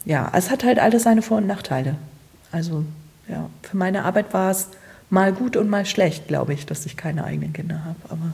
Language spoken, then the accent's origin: German; Hildesheim, Lower Saxony, Germany; moved away as an adult; also born or lived in Freiburg im Breisgau; now in Bremen, Germany; ich bin in Hildesheim geboren und bin, als ich 19 war, weggezogen zu einem freiwilligen sozialen Jahr. War aber weiter in Niedersachsen und dann bin ich zum Studium nach Freiburg im Breisgau gegangen